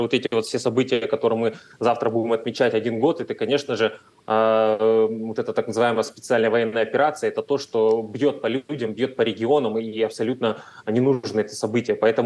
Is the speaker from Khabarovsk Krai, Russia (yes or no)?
yes; Khabarovsk, Khabarovsk Krai, Russia; Нет, ну, гражданин я России, но, конечно, я хабаровчанин, дальневосточник.